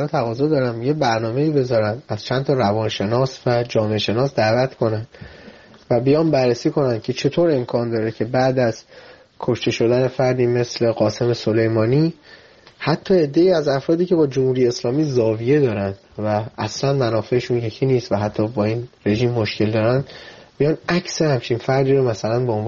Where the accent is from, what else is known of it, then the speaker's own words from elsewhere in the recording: Iran; خیلی دوست دارم واقعا به عنوان یک ایرانی برای من جای سوال داره